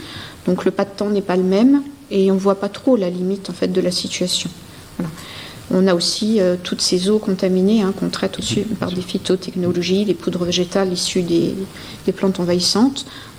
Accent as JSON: {"language": "French", "country": "France", "said": "on arrivait en tant que Français."}